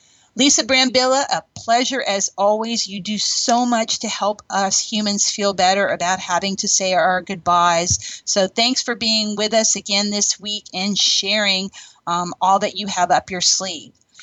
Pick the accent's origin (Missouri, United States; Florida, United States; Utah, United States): Florida, United States; Orlando; last weekend in Orlando, my hometown